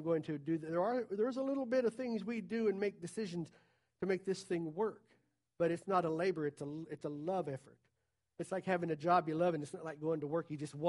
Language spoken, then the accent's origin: English; the South, United States; When I hear people say, and I grew up in the South, man, serving the Lord down there, it's different than a lot of other places.